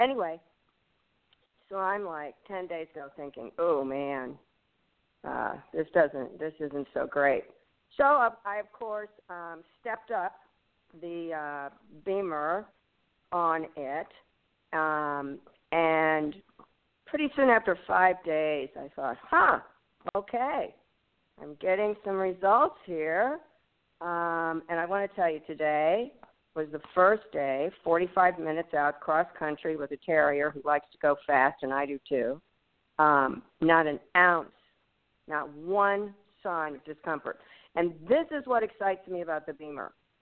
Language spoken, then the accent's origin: English; Lexington, Kentucky, United States; from Lexington, Kentucky.